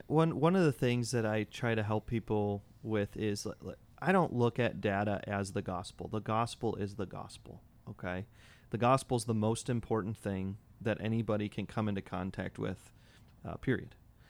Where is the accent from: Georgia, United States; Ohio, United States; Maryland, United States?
Ohio, United States; Cleveland; I say that being someone from another city, which has a lot of punchlines for jokes. I'm from Cleveland.